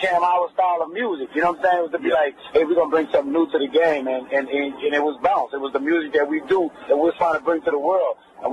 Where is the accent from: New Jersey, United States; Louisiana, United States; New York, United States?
Louisiana, United States; New Orleans; I'm from Holly Grove. I'm from the same area that … claims or represent or whatever like that. I'm from Holly Grove, from the same place that … rep. You know, I'm from those streets right there, Holly Grove of New Orleans.